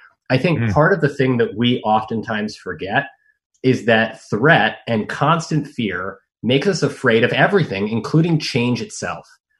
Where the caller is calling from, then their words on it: Monterey, California, United States; I'm calling you from Monterey, California.